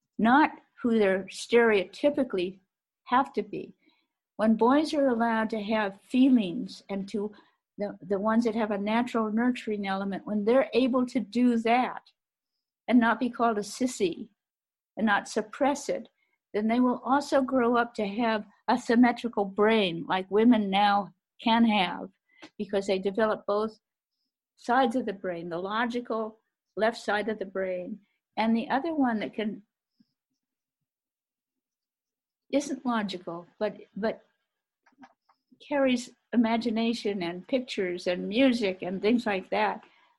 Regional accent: California, United States; because I grew up in California, where Spanish and Mexican food is really quite, quite much at home.

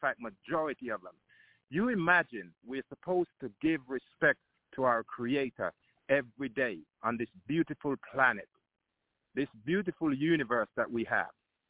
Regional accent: Atlanta, Georgia, United States; from Atlanta.

